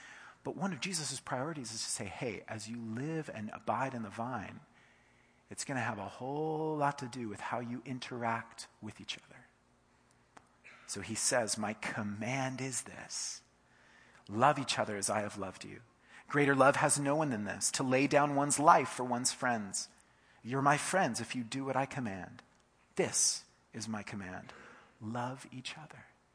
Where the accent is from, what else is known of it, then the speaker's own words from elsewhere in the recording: United States; But as an American, I grew up with something a little bit more extreme.